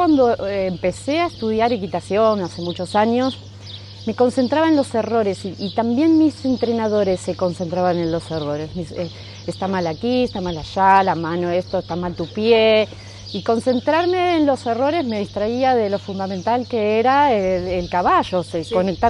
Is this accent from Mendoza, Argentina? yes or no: no; Buenos Aires, Argentina; Vengo de Buenos Aires, Argentina.